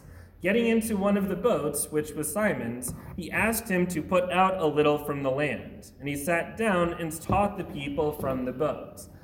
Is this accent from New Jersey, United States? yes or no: yes; New Jersey, United States; That's something that I never really understood growing up in New Jersey.